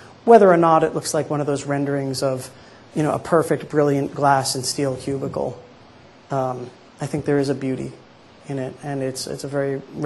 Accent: Philadelphia, Pennsylvania, United States; I grew up in Philadelphia in the very tail end of the 1960s and very early 1970s.

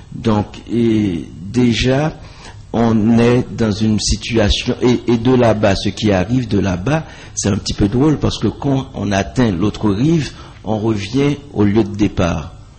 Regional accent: Haiti; C'est pratiquement un métier de quand on est haïtien. On est sur 27 700 km² et puis on recrée le monde.

